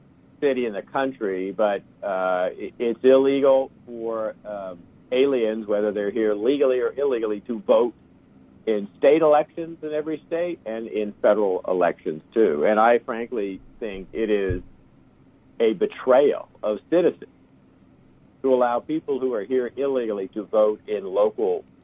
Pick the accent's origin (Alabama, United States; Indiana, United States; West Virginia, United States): Alabama, United States; Huntsville; I'm from Huntsville, Alabama. And right next to Huntsville is a place called Redstone Arsenal.